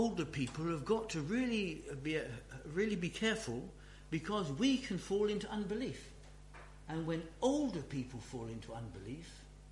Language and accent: English; United Kingdom; And I know that we can put things in a very nice way, especially if we're British. We're very polite.